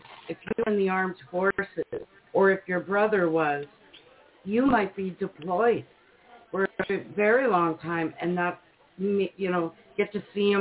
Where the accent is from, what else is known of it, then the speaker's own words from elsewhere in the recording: Minnesota, United States; And Wisconsin, well, you probably know we're originally from northern Minnesota.